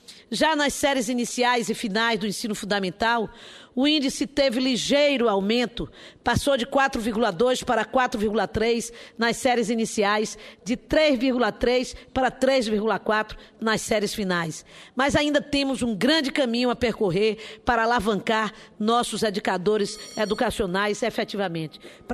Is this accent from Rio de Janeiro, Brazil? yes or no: no; Bahia, Brazil; destaquei a educação como eixo estratégico fundamental para o desenvolvimento socioeconômico da minha terra. A Bahia está entre os 3 estados